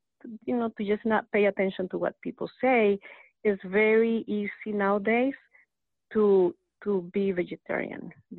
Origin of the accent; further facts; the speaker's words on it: Costa Rica; I'm coming from Hispanic culture, I'm originally from Costa Rica, and, you know, we eat a lot of corn and a lot of breads and a lot of rice